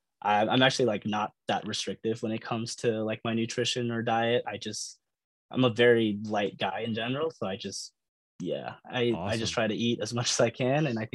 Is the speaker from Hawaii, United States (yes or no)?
no; Richland, Washington, United States; So I grew up in Richland, Washington. So that's like Eastern Washington. I moved here for school and kind of staying here for work.